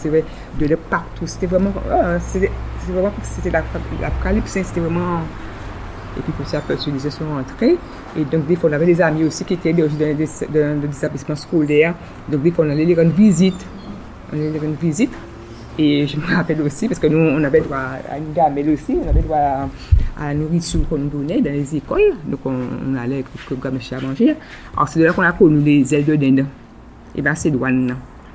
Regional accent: Basse-Terre, Guadeloupe, France; chez nous à Bastère

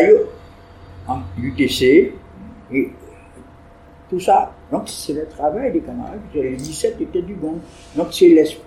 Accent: Basse-Terre, Guadeloupe, France; Et donc j'étais isolé, je suis de Bastère, j'arrive à Sainte-Rose, il me faut m'intégrer quelque part.

